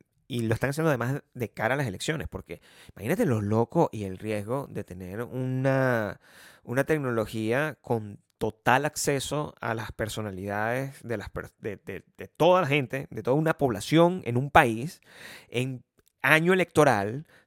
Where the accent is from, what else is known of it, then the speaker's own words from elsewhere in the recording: Caracas, Capital District, Venezuela; vengo del Guarataro. Yo no puedo ni siquiera cambiar el Guarataro.